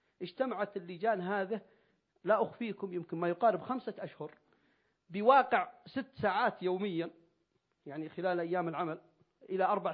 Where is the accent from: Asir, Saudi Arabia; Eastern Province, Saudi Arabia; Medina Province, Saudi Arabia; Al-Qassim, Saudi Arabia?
Asir, Saudi Arabia; Abha; سأذكر لكم تجربة عندنا في أبها